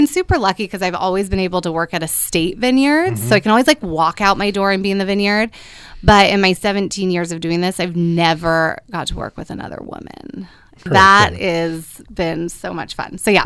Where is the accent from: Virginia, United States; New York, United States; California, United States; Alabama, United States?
California, United States; Mendocino; I grew up in Mendocino.